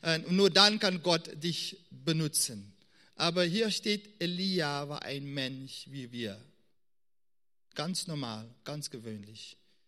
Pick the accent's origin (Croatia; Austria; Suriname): Suriname; Ich bin in Suriname aufgewachsen und ich weiß, was es bedeutet, zu hören, den Regen rauschen zu hören.